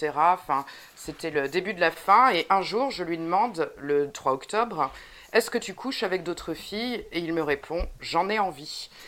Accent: Paris, Île-de-France, France; Mais je suis française et en plus parisienne

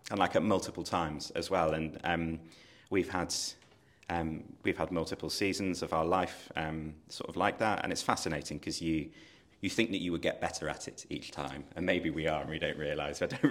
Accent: Manchester, North West England, United Kingdom; me coming home to my hometown of Manchester, where I'd grown up.

